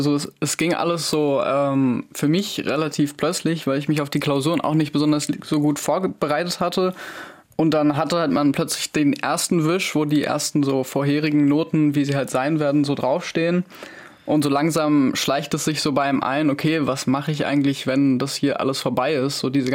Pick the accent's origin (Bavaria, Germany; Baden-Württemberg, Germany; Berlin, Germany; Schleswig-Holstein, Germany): Berlin, Germany; Ich komme aus Berlin-Zehlendorf.